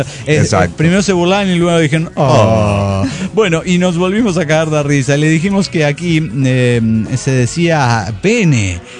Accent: Huaraz, Ancash, Peru; Hola, ¿cómo están? … de Huaraz, Perú.

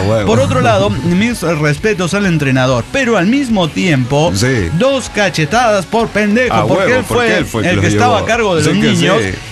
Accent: Mendoza, Argentina; lo vivido en mi niñez y juventud en Argentina, específicamente en mi Mendoza querida.

